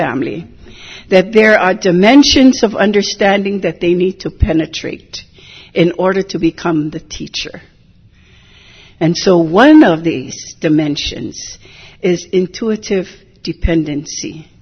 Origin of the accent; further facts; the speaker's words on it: Hilo, Hawaii, United States; I was born and raised in Hilo of Hawaiian ancestry.